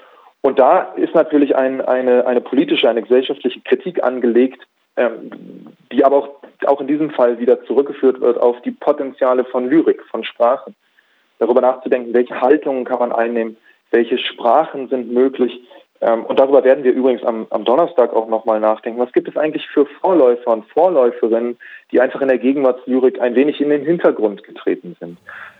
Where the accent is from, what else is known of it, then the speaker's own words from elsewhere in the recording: Berlin, Germany; Ich bin ja nicht nur jüdisch, ich bin ja auch Berliner und ich habe studiert und ich bin Mann und ich komme aus einer Mittelschicht und so weiter und so, ich habe einen deutschen Pass